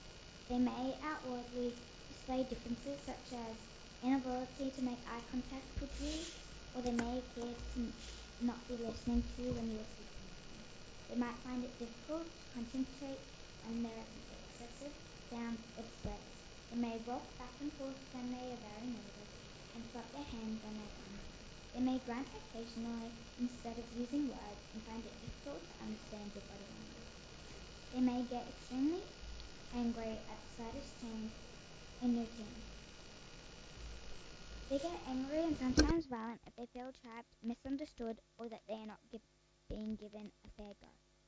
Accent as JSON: {"language": "English", "town": "Mount Cotton", "region": "Queensland", "country": "Australia", "said": "I'm from Mount Cotton."}